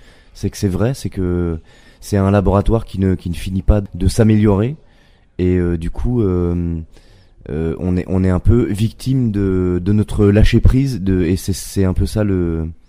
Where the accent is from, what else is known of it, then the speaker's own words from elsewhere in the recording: Belgium; même en tant que Belge, ça paraît débile, mais moi, j'étais jamais allé au Louvre